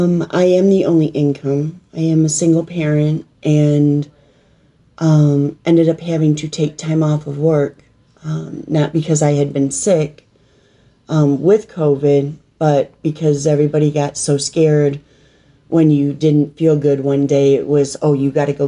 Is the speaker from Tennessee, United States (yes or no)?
no; Michigan, United States; I did. I was born and raised in Michigan, spent most of my life here.